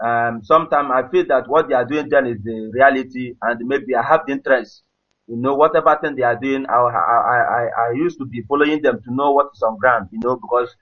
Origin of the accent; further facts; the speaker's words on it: Ehimembana, Imo, Nigeria; now in Malaysia; I'm calling from Malaysia. I'm from Imo State.